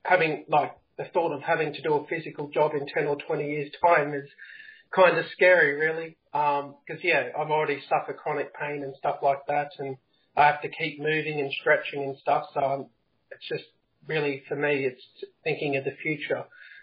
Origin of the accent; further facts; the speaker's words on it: Perth, Western Australia, Australia; I'm from Perth, Australia.